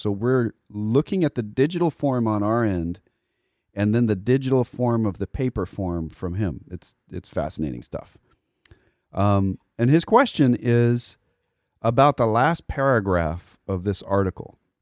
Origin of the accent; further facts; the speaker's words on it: Texas, United States; because you cannot avoid that growing up in Texas.